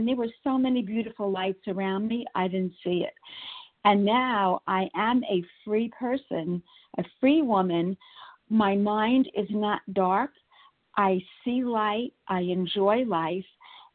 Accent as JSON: {"language": "English", "region": "Florida", "country": "United States", "said": "from South Florida, recovered compulsive overeater for today."}